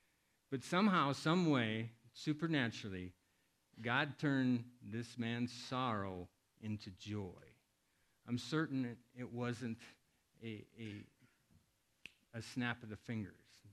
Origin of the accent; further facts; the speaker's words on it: Iowa, United States; I grew up in Iowa, and as a young boy even, I experienced on my grandpa's farm lots of birds, of baby pigs, and cows